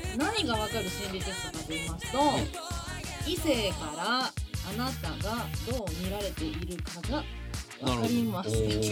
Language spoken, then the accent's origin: Japanese; Tokushima, Japan; うちの地元なんですよ、会社。